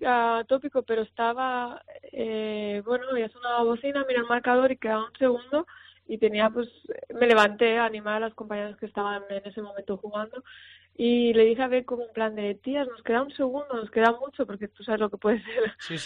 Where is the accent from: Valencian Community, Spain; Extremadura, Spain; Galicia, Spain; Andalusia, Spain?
Valencian Community, Spain; alzar la copa siendo valenciana, estando en un proyecto tan ambicioso como es el Valencia Basket, estando en mi tierra